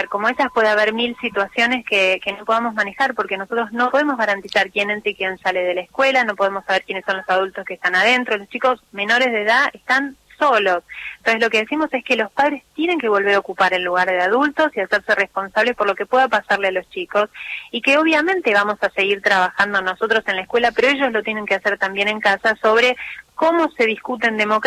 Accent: Bariloche, Río Negro, Argentina; Yo soy del interior, soy de Bariloche.

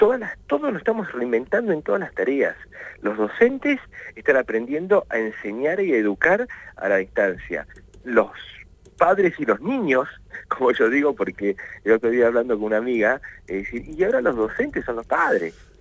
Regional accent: Argentina

